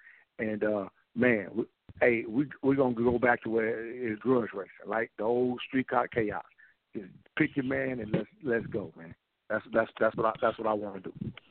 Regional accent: Harvey, Illinois, United States; Now, the thing is, I'm from Harvey. I ain't forgot my roots.

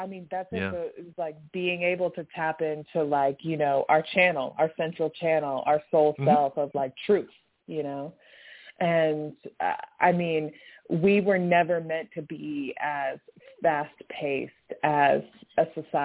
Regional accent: United States; And I was growing up in America, I lived in this culture. I had no idea.

